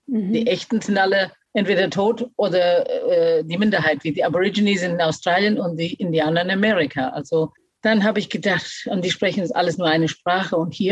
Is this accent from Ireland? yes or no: yes; Ireland; German is a second language; moved away; Also ich bin in Irland aufgewachsen, habe die Schule mit 16 verlassen, weil ich wollte die große, weite Welt sehen.